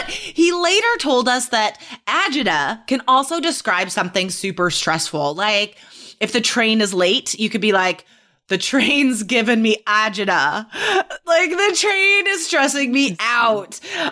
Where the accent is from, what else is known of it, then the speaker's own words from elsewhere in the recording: West Coast, United States; Well, to us, we're both West Coast ladies, you know